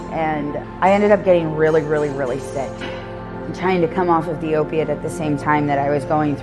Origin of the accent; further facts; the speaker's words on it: Centerville, Iowa, United States; I grew up in Centerville. I've spent 28 years there